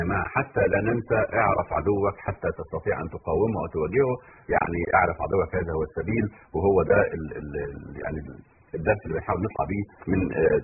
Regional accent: Egypt; عندنا في مصر

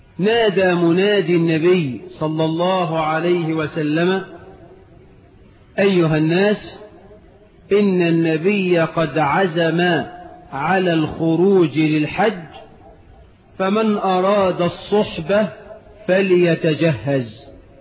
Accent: Egypt; اجعل بلدنا مصر آمنة مطمئنة، رخاء سخاء

